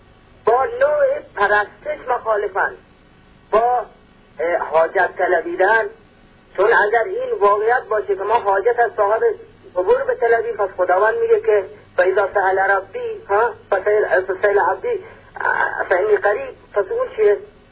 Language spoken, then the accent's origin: Persian; Iran; ما ایرانی هستیم، شیعه باشیم، سنی باشیم، زرتشتی باشیم، عرق ملی داریم، وطنمون رو دوست داریم